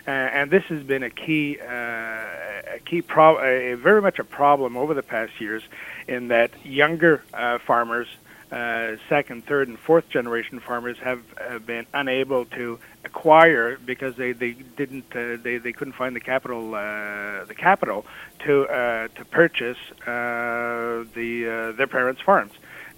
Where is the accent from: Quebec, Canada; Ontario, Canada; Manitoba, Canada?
Quebec, Canada; Granby; I was born and raised in Granby, left Granby at around 18, to study and work in Montreal and Quebec City